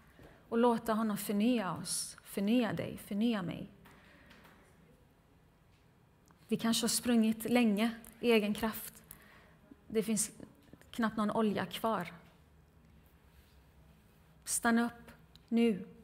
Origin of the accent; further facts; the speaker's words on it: Gothenburg, Västra Götaland County, Sweden; moved away as an adult; now in Stockholm, Sweden; När jag var 18 år så tog jag studenten, jag är uppväxt på västkusten i Göteborg. Och så kom jag in på lärarhögskolan och skulle flytta till Stockholm